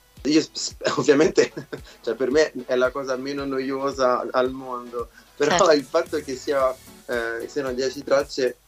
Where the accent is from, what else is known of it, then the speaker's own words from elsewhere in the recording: Arezzo, Tuscany, Italy; moved away as an adult; also born or lived in England; now in Amsterdam, Netherlands; io ho 27 anni, vengo da Arezzo, ma ho vissuto da quando avevo 19 anni in Inghilterra e da un anno che vivo ad Amsterdam